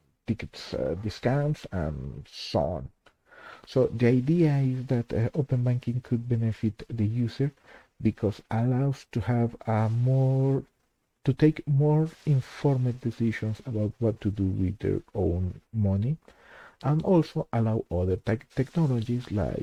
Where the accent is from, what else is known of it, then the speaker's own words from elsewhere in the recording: Mexico; English is a second language; I am from Mexico. So, bienvenidos todos ustedes.